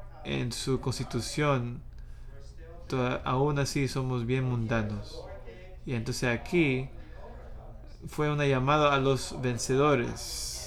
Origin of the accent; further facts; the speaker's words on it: Taiwan; now in United States; Yo vine a este país en 1989 y yo nací en Taiwán. Yo vine en 1989, yo me fui de ahí, pero todavía era de Taiwán. Pero ahora, después de casi más de 30 años, ya soy convirtiéndome en un americano